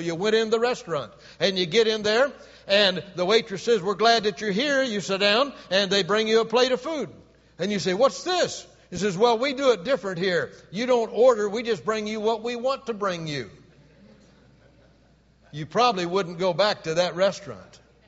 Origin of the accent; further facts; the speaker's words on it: Taylorville, Illinois, United States; born there; I was born in Taylorville, Illinois. You know why? I wanted to be near my mother.